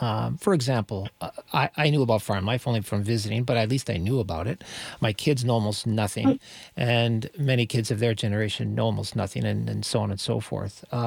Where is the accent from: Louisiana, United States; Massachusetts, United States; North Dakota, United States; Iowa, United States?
North Dakota, United States; So, Jim, I grew up in North Dakota, not on a farm, but I have many relatives who lived on a farm